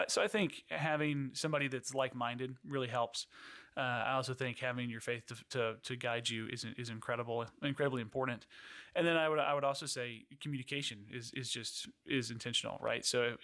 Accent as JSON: {"language": "English", "town": "Plant City", "region": "Florida", "country": "United States", "tie": "born or raised there", "said": "So I grew up in Florida, in Plant City, halfway between Tampa and Orlando. Strawberries, cows, that was about it growing up."}